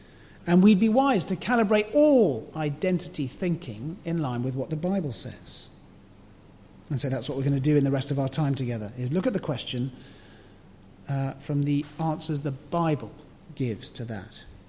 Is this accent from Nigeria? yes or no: no; Kenya; I'm a Christian, I'm married to Lucy, I have three super children, I grew up in Kenya